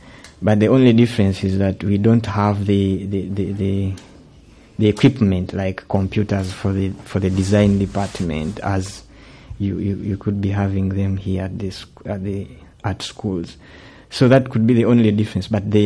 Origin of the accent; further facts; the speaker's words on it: Central Region, Uganda; first language Luganda; English is a second language; This tribe is located in the central part of Uganda, where the capital is.